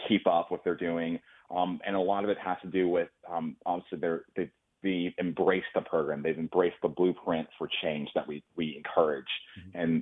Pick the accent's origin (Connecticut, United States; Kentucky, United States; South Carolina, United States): South Carolina, United States; Mount Pleasant; I'm born and raised in Mount Pleasant, living in the Charleston area for the past 30-some years.